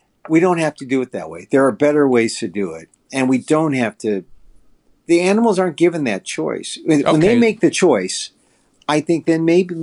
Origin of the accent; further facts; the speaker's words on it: Philippines; So that people can learn about my story about being Filipino.